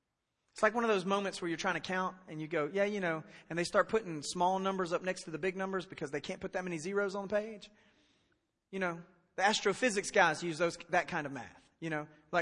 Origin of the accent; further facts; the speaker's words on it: United States; born there; Listen, I was born in the United States.